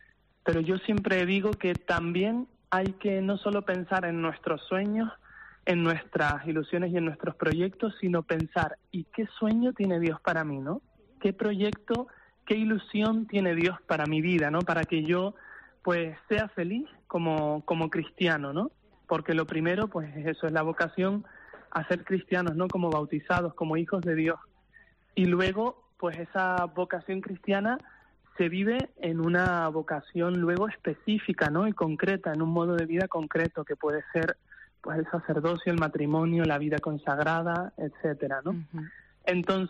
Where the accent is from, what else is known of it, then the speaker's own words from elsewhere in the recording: Arrecife, Canary Islands, Spain; Yo me ordené de diácono el pasado 5 de noviembre, en San Ginés, en Arrecife, de donde yo soy